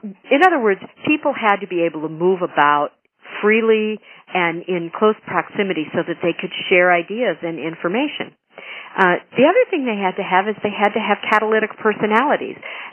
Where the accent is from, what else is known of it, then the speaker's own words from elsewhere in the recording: Chicago, Illinois, United States; I was very reluctant to deem Chicago a Ren-Gen city because I thought, you know, well, it's my hometown.